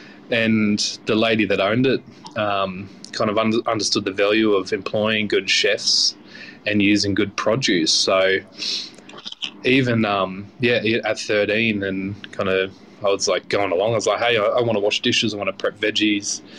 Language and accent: English; Chinchilla, Queensland, Australia; So growing up in Chinchilla, being regional, it was a bit difficult to get chefs out there.